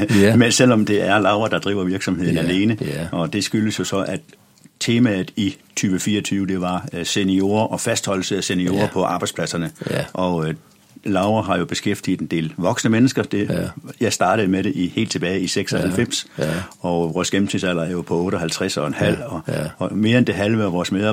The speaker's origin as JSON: {"language": "Danish", "region": "Region of Southern Denmark", "country": "Denmark", "tie": "born there", "moved": "as an adult", "lives_now": "Skjern, Denmark", "said": "jeg er født på Fyn, og det er mange år siden."}